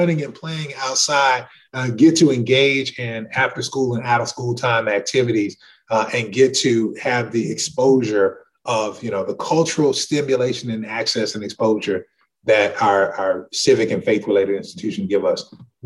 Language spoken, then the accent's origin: English; Texas, United States; I grew up in Texas.